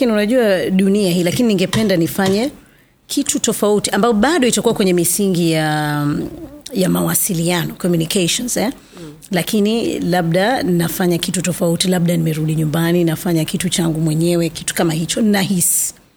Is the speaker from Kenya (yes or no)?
no; Tanzania; nimetokea Tanzania, ni mwandishi wa habari